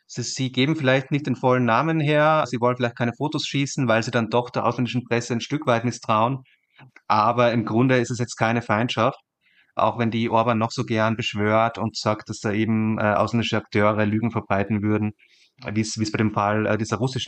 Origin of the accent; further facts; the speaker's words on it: Austria; also ich bin Österreicher, wie man hört